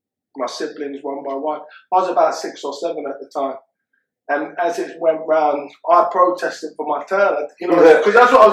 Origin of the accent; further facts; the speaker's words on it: Tooting, London, United Kingdom; I grew up in Tooting.